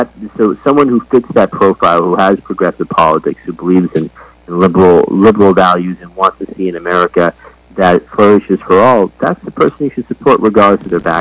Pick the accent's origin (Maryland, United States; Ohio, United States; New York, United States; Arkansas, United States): Maryland, United States; My parents are originally from South Asia, and I was born and raised in Maryland.